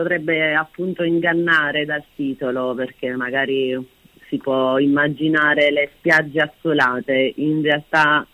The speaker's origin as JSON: {"language": "Italian", "town": "Seggiano", "region": "Tuscany", "country": "Italy", "tie": "born or raised there", "also_born_or_lived": "Naples", "said": "perché gli ultimi 4 anni abbiamo vissuto a Napoli, poi l'anno scorso ci siamo ritrasferiti a Seggiano, al mio paese"}